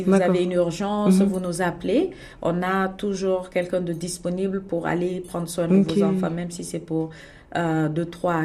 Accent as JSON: {"language": "French", "country": "Canada", "also_born_or_lived": "Montreal, Canada / Toronto, Canada", "said": "moi je suis canadienne, je dirais canadienne d'origine guinéenne. Je suis au Canada, ça fait un peu plus de 10 ans, 10 ans et demi."}